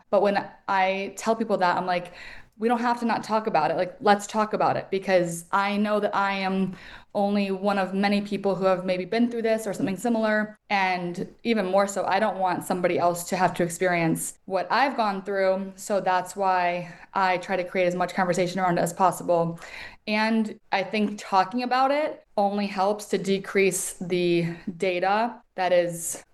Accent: Elgin, Illinois, United States; also born or lived in New York City, United States; I'm originally from Elgin, Illinois, so it's about 3 hours north. I went to school in New York City and then got married and moved here with my husband

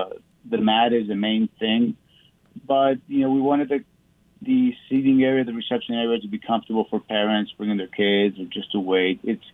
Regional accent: Argentina; Obviously, you know, I'm South American. I'm from Argentina. Things down there are a little bit spicier, shall we say.

